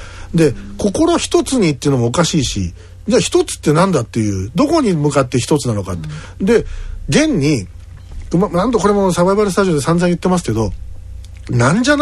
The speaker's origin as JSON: {"language": "Japanese", "region": "Yamanashi", "country": "Japan", "said": "山梨県から来ました"}